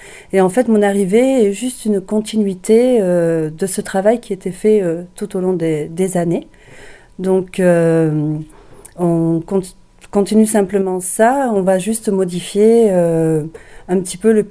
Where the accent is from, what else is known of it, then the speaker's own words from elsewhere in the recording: Bayonne, Nouvelle-Aquitaine, France; Alors, je suis native de Bayonne.